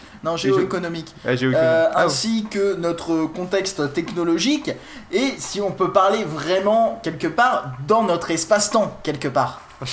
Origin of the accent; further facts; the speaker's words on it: England, United Kingdom; French is a second language; Et je ne sais pas pourquoi j'ai cet accent alors que je suis pas du tout du sud, je suis anglais.